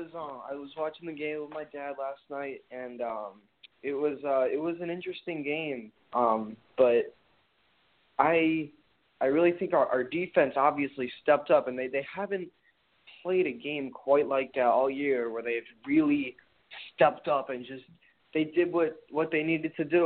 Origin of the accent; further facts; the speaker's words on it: Massachusetts, United States; I'm from Massachusetts, and you know what that means. There's Patriots fans all around me